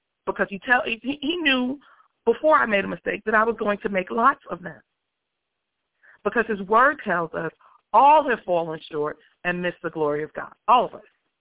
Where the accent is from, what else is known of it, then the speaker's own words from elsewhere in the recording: New York, United States; Growing up in New York, we are not necessarily the turn the other cheek type people.